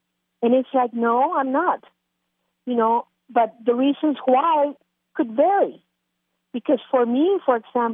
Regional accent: United States; I'm an American first.

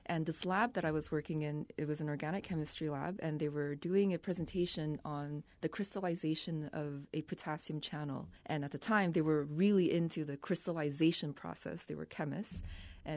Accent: Edmonton, Alberta, Canada; I grew up in Edmonton, Alberta, Canada, which is right along the Rocky Mountains.

